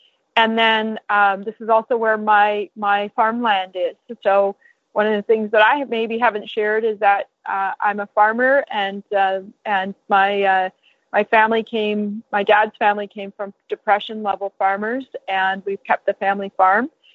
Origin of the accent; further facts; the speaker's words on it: Calgary, Alberta, Canada; This week, we traveled from my hometown of Calgary, Alberta, across southern Alberta